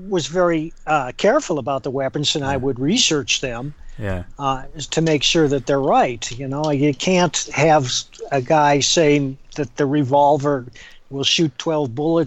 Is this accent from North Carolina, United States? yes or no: no; South Dakota, United States; I got my first gun when I was 12 years old, a 410 shotgun, because I grew up in South Dakota and we would hunt pheasant.